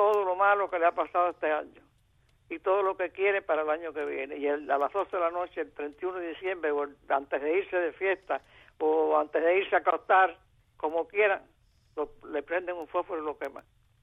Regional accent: Cuba; born there; yo no nací en China, yo nací en Cuba, y viví todo eso.

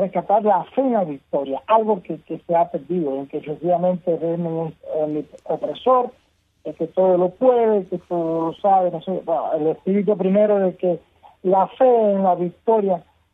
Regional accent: Cuba; somos parte de esa historia, somos cubanos.

